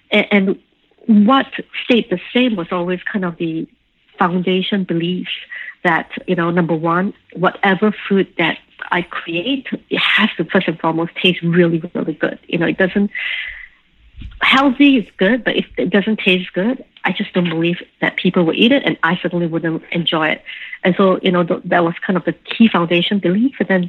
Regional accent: Singapore; moved away as an adult; also born or lived in London; now in United States; I grew up in Singapore, and when I graduated, I ended up working in London for about 8 years.

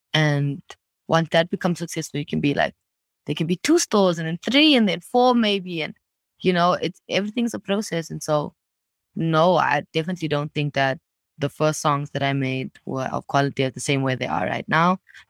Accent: Johannesburg, Gauteng, South Africa; born or raised there

